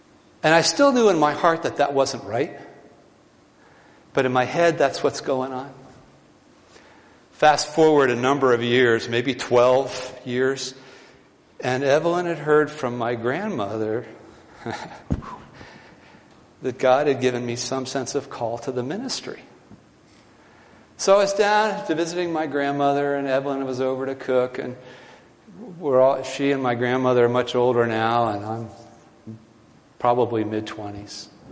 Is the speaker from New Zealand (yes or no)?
no; East Coast, United States; I grew up on the East Coast. My grandparents had a nice summer house in Rehoboth Beach, Delaware.